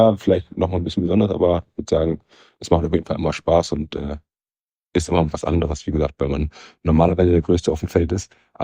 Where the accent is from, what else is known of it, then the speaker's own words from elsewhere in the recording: Bremen, Germany; born there; Ich komme aus Bremen gebürtig.